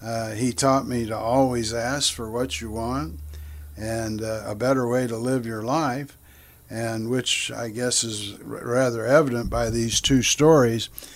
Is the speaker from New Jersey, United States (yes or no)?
no; Waukegan, Illinois, United States; born there; I was born in Waukegan, Illinois, because my dad was in the Navy